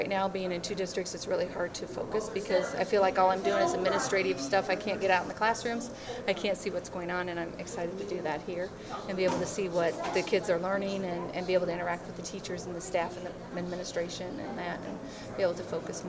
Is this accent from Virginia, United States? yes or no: no; Illinois, United States; I grew up in West Central Illinois, over by Macomb, and went to school at Western.